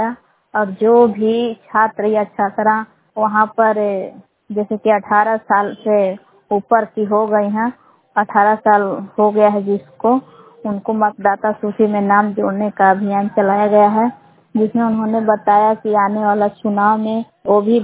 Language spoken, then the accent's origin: Hindi; Bela, Bihar, India; ग्राम बेला जिला कैमूर बाबू की निवासी हूँ।